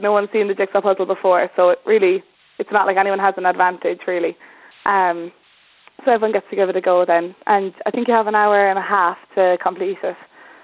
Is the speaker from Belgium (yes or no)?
no; Killarney, County Kerry, Ireland; now in Wicklow, Ireland; No, I'm from Killarney in County Kerry.